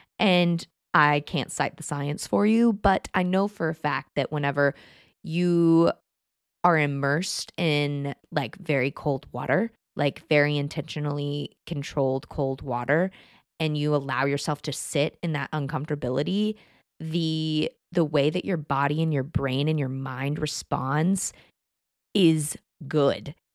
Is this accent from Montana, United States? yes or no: no; Texas, United States; I grew up in Texas. I like the heat.